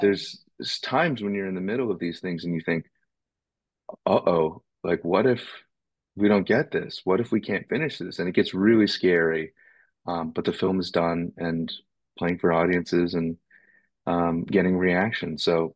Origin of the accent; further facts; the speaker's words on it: Boston, Massachusetts, United States; now in Chattanooga, United States; I grew up in Boston. I'm an Asian American. I moved to Chattanooga in 2019.